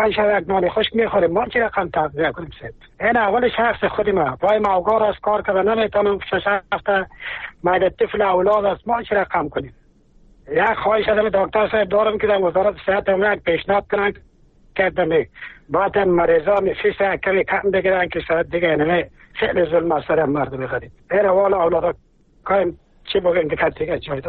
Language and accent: Persian; Mazar-i-Sharif, Balkh, Afghanistan; از مزار شریف هستم.